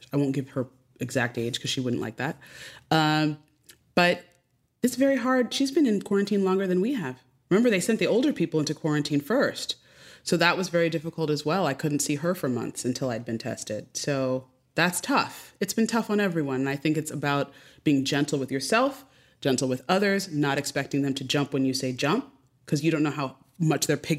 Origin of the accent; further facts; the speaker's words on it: Westport, Connecticut, United States; I grew up in Westport, Connecticut. No one was, it was like 35% Jewish.